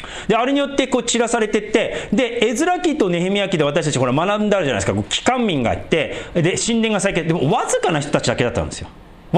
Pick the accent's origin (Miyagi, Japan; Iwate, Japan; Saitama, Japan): Miyagi, Japan; Sendai; あ俺は仙台出身だから、まあでも仙台そんなきつくないけどね